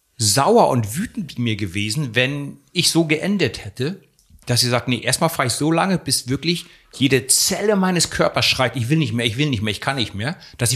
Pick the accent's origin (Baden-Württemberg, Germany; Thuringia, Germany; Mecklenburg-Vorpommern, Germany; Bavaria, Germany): Mecklenburg-Vorpommern, Germany; ich bin ursprünglich Mecklenburger.